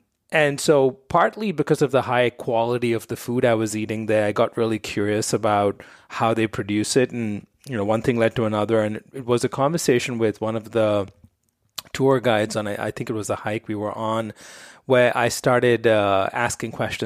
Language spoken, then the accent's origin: English; Mumbai, Maharashtra, India; English is a second language; I grew up in Bombay, India, and I started my professional career as an attorney.